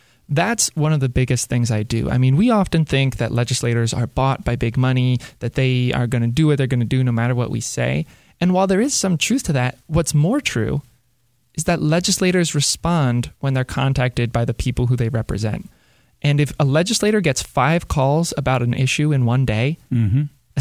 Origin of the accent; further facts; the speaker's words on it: Baltimore, Maryland, United States; And as someone who grew up in Baltimore, I remember on the soccer field, my friends not being able to get to the other side